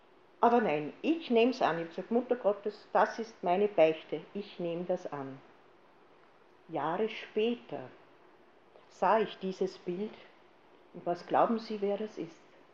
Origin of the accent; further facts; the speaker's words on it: Eggenburg, Lower Austria, Austria; wir kommen aus dem Waldviertel, Eckenburg, Horner Bezirk, Grenze, an der tschechischen Grenze sozusagen, grenznahe